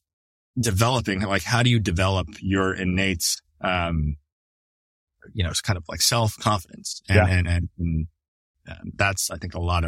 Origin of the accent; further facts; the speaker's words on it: Canada; as a Canadian